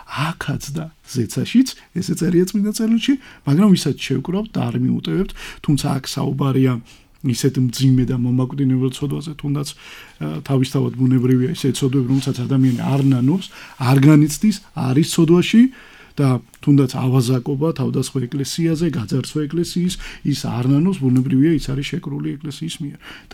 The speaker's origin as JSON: {"language": "Georgian", "town": "Batumi", "region": "Adjara", "country": "Georgia", "tie": "born or raised there", "said": "იმიტომ რომ დავიბადე საქართველოში, იმიტომ რომ მე მინდა ჩემი მაგალითი გითხრათ, მე როდესაც დავიბადე და ცხოვრობდი ამ საზოგადოებაში, ბათუმი მაინდამაინც არ იყო ქრისტიანული პერიოდისათვის."}